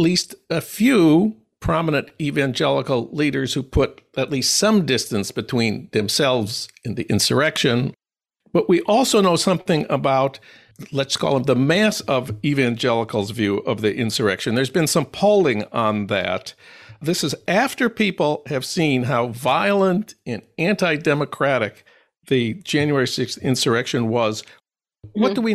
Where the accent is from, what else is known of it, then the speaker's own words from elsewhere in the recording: St. Paul, Minnesota, United States; This has been your Minnesota Moment, news from my hometown of St. Paul, a special feature of this broadcast.